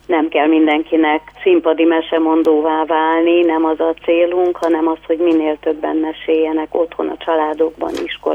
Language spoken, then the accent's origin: Hungarian; Cluj-Napoca, Cluj County, Romania; Így hát nekem is nagyon fontos a kolozsvári létem, a gyerekkori emlékeim. Kálvária domb alatt nőttem fel nagymamámnál, mamimnál, és onnan is nagyon sok élményt, emléket hozok magammal.